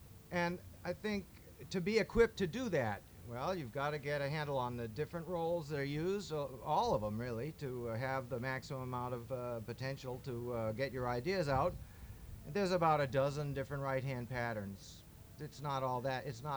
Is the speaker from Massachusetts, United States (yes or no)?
yes; Massachusetts, United States; born there; Well, Arab is in Alabama, and that's where my mother came from. And but I was born in the Bay State, Massachusetts, and seemed kind of symmetrical to me.